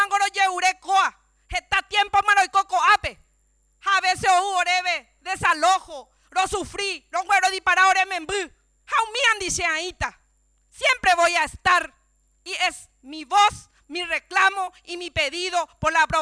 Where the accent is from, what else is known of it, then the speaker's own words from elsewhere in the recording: Paraguay; mi compromiso firme como madre, como mujer y como paraguaya